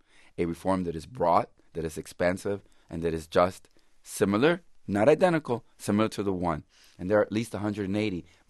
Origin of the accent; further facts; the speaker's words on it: Chicago, Illinois, United States; I was born in 1953. Now, I was born in Chicago, as I relate in the book. But it was a segregated city.